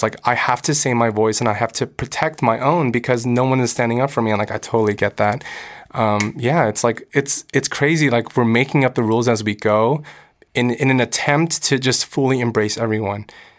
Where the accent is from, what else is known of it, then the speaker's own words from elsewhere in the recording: United States; as a kid, I was like, I'm American. I'm growing up in America. I speak English.